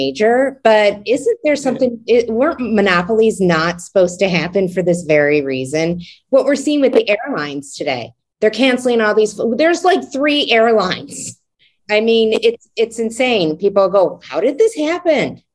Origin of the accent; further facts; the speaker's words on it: Ohio, United States; I mean, I grew up in Ohio and we listened to Toledo radio stations and, you know, it wasn't in my hometown, but we got very localized news.